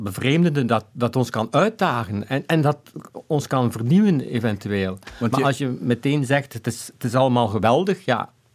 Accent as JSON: {"language": "Dutch", "region": "Flanders", "country": "Belgium", "said": "ik identificeer mij niet zo heel erg met mijn Vlaming zijn of zo. Hè? Ik ben wel een Vlaming, maar dat is niet waar ik mee bezig ben."}